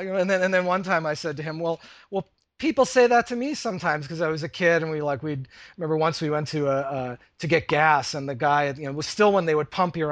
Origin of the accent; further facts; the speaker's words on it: Pennsylvania, United States; I grew up in Pennsylvania, not really close to Boston at all.